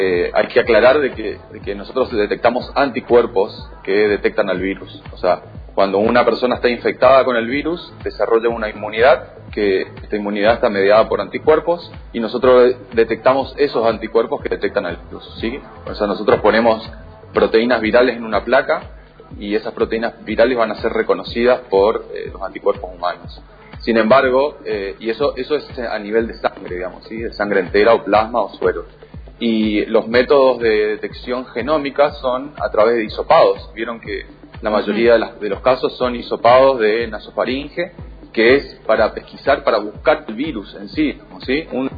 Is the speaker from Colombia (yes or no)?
no; Misiones, Argentina; somos licenciados en genética, de Misiones, y, o sea, nos criamos en Misiones, estudiamos y salimos a investigar en otros lados.